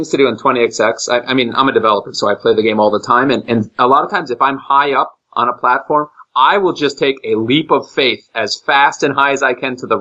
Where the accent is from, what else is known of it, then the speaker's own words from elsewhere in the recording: New York, United States; accent: upstate New York; And if anything, the upstate New York accent, and anyone who hears me from my hometown will be upset with me. But if anything, it's closer to Canadian. That's what we're next to.